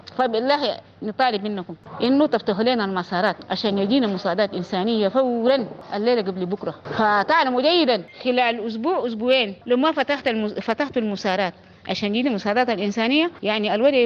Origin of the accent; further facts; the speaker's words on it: Sudan; احنا ذاتنا سودانيين